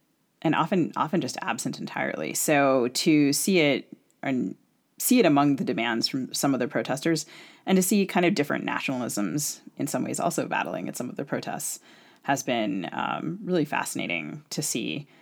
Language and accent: English; United States; my family is from the Thummel community, and although I grew up in the United States